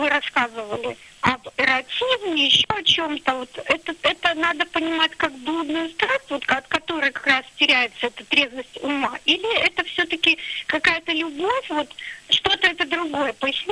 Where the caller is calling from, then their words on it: Minsk, Belarus; я звоню из Минска